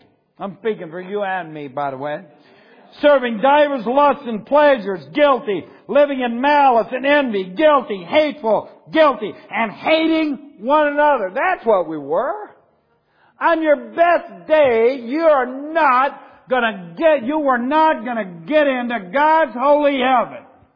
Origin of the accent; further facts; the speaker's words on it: Ohio, United States; I tell people all over the country, I'm from Ohio, I'm from the Midwest.